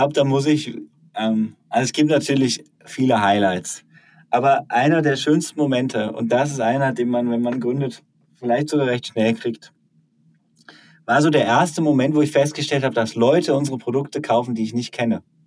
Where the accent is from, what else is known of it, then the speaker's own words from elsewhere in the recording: Cologne, North Rhine-Westphalia, Germany; wir hier in Region Westdeutschland, Köln, so wo ich herkomme